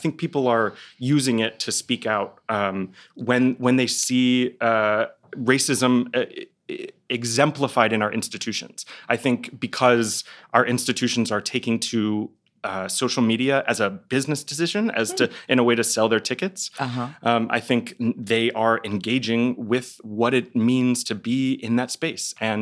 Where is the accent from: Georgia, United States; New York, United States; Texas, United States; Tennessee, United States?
Texas, United States; Dallas; I'm from Dallas, Texas.